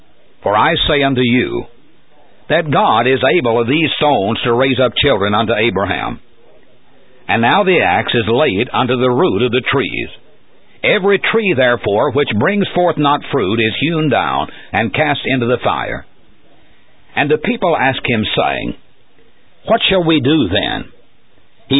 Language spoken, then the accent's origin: English; Tennessee, United States; When I was a boy growing up in Middle Tennessee, this little jingle was very popular.